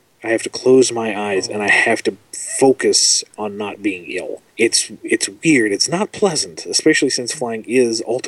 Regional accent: Canada; but I was getting a couple of looks from the locals going, "Who is that idiot Yank? I'm Canadian!"

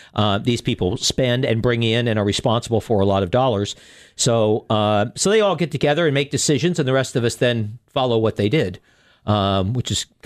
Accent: Nebraska, United States; I'm from Nebraska, but same difference. Yeah

